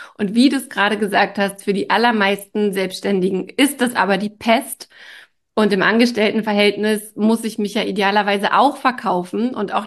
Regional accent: Mecklenburg-Vorpommern, Germany; Also ich bin in der Nähe von Rostock aufgewachsen. Ich habe in Flensburg studiert, in Hamburg gelebt

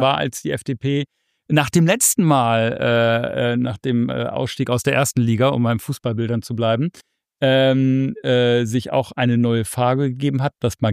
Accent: Northern Germany, Germany; was mich natürlich als Norddeutscher sehr freut.

